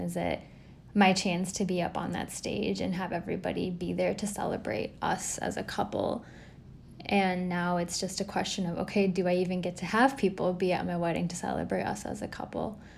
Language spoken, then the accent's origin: English; Pakistan; We are a Pakistani family, and so our weddings are huge.